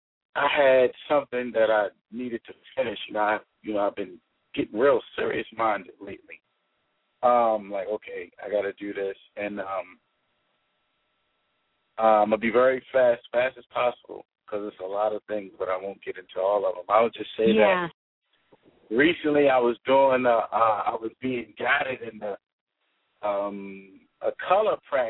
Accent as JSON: {"language": "English", "town": "Baltimore", "region": "Maryland", "country": "United States", "said": "And as you know, I'm from Baltimore, so that is that's"}